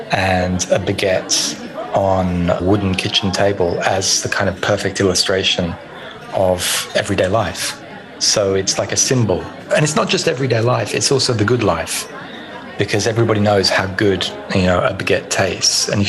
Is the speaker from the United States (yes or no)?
no; Australia; accent: Australian; moved away as an adult; now in Paris, France; I came from Australia 20 years ago, and I'm now a professor of philosophy at the American University of Paris.